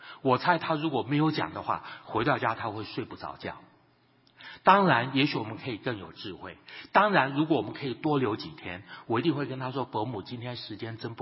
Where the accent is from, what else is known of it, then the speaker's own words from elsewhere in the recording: Chiayi, Chiayi City, Taiwan; 我想我在嘉义长大，台湾的嘉义长大